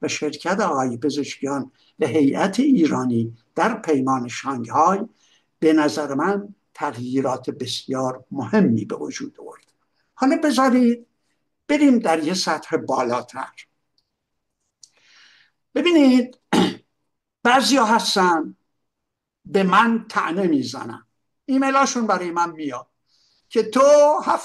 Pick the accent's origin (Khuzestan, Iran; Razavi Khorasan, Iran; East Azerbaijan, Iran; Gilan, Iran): Khuzestan, Iran; من چون تو رودخونه کارون تمام بچگیم اونجا شنا کردم و میدونم تبدیل به یه جوب شده.